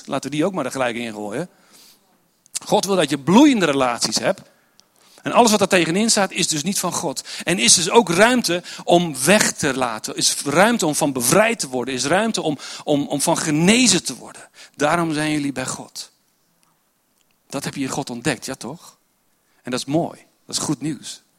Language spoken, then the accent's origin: Dutch; Doetinchem, Gelderland, Netherlands; born there; Dus ik ben in Doetinchem geboren, vervolgens de halve wereld overgereisd en nu ben ik hier weer.